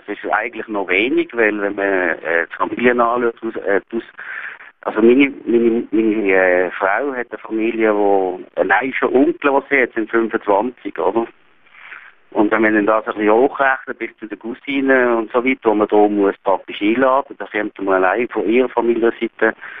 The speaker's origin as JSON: {"language": "German", "country": "Switzerland", "said": "weil vielleicht bei uns in der Schweiz vor 50 Jahren."}